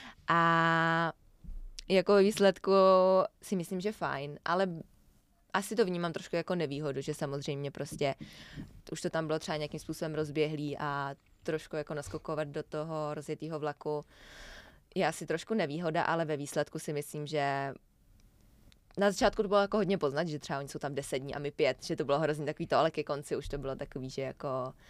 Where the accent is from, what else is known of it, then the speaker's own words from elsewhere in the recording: Brno, South Moravian Region, Czechia; prostě jsem vlastně z Brna, jezdila jsem do té Prahy jako docela často